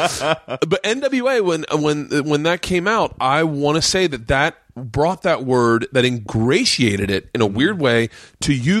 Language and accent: English; Tampa, Florida, United States